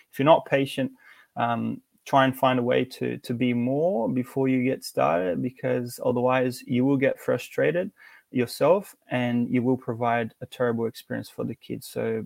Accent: Brazil; that's where I started, back in Brazil, my home country, our home country.

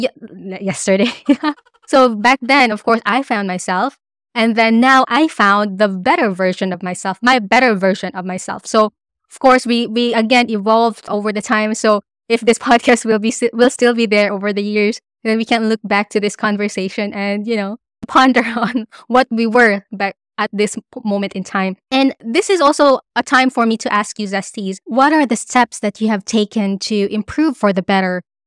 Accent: Philippines; unlike if I was living in my home country, I have my own set of friends already.

